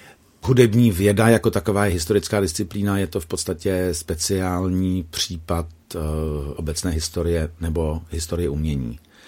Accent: Brno, South Moravian Region, Czechia; also born or lived in Prague; já jsem se narodil v Praze, ale v Brně jsem vyrostl

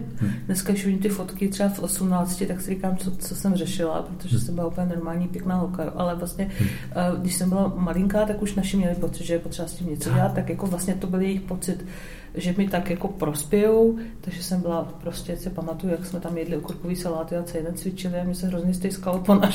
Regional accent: Algeria; now in Czech Republic; já jsem vyrostla v Alžírsku, vlastně můj táta je Sudánec, ale žili jsme v Alžírsku

